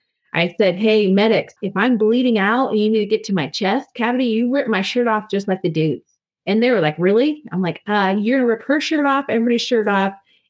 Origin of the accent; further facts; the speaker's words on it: Belfry, South Dakota, United States; I grew up in South Dakota, Belfry, South Dakota.